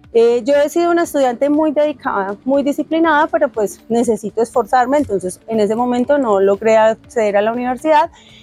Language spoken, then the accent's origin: Spanish; Río Negro, Antioquia, Colombia; yo soy de Río Negro, nací en el municipio de Río Negro, Antioquia, y estudié en un colegio técnico industrial